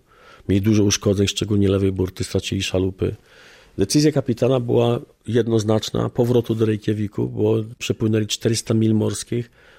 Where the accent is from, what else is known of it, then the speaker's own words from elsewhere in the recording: Gdańsk, Pomeranian Voivodeship, Poland; born there; Urodziłem się w Gdańsku. Miasto nie było rodzinnym miastem moich rodziców. Moja mama warszawianka